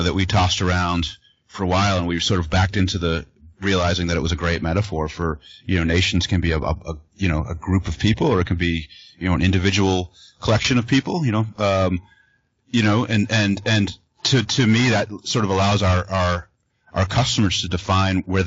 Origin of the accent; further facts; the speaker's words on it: Boston, Massachusetts, United States; I grew up in Boston, Massachusetts.